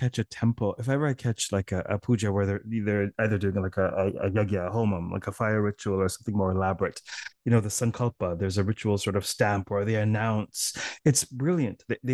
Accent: Toronto, Ontario, Canada; he speaks Tamil and I speak no Tamil, so we're speaking in English. And he, you know, I said, I'm from Toronto.

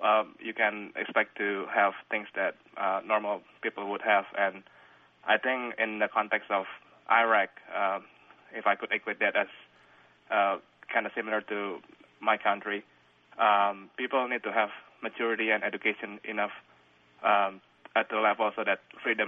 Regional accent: Indonesia; I guess I'm from Indonesia, so I'm from a third world country

